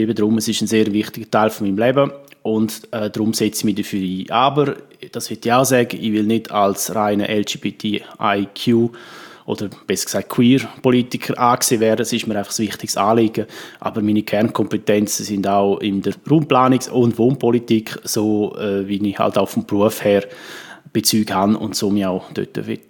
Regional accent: Chur, Graubünden, Switzerland; now in Zurich, Switzerland; schon lange hier in Zürich daheim. Ursprünglich komme ich aus Chur. Das hört man hoffentlich noch. Ich gebe mir auch recht Mühe, dass man das noch hört, weil es ist immer so ein bisschen ein Bonusfaktor hier in Zürich, wenn man den Dialekt hat.

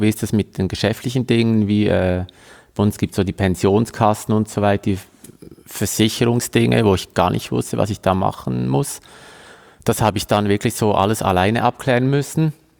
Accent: Switzerland; gab es so diesen Personal Trainer noch gar nicht, also bei uns in der Schweiz

